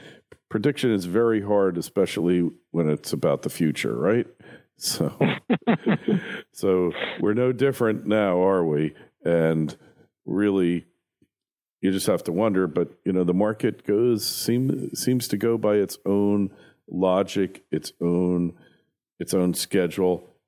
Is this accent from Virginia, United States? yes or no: no; New York, United States; you're a securities, federal securities attorney from my home state and city, New York.